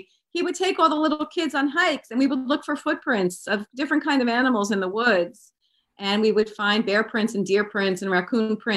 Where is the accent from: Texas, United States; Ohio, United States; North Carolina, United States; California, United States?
California, United States; San Francisco; also born or lived in Bronx; I was born in the Bronx in New York. And then my father was drafted during Vietnam. We moved to San Francisco.